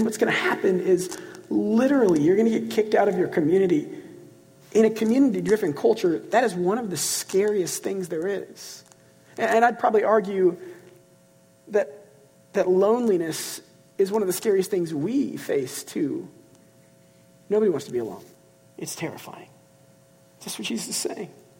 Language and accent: English; United States; We are Western, we are American, we are linear.